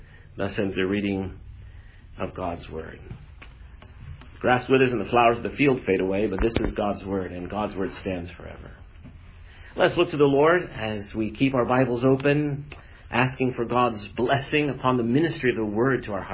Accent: Iowa City, Iowa, United States; the towns surrounding my hometown of Iowa City Iowa developed reputations.

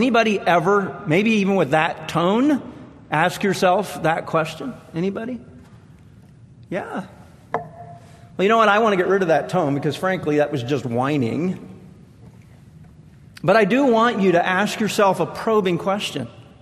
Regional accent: Nova Scotia, Canada; And where I grew up in Nova Scotia, Canada, there was an event that gripped the nation every Saturday night.

